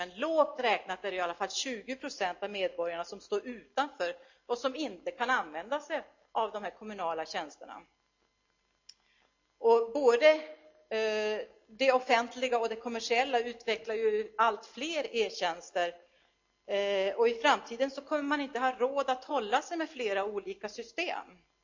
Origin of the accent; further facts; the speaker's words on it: Kalix, Norrbotten County, Sweden; born there; Jag är född i Kalix i Norrbotten.